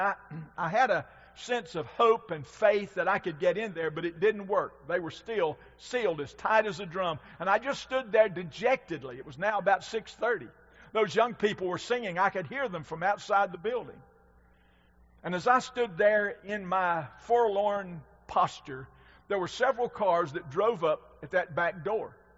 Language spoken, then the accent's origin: English; North Carolina, United States; I grew up in Western North Carolina.